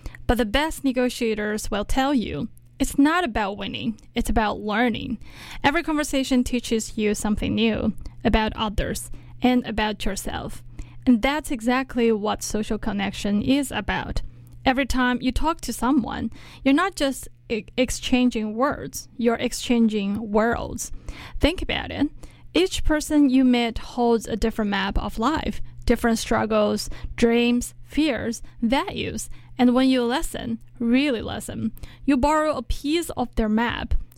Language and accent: English; China; Well, I'm from China.